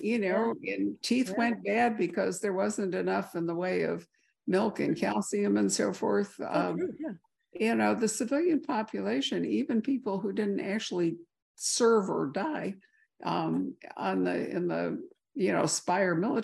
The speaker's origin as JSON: {"language": "English", "region": "Midwest", "country": "United States", "tie": "born or raised there", "said": "I grew up in the Midwest where everybody had lawns."}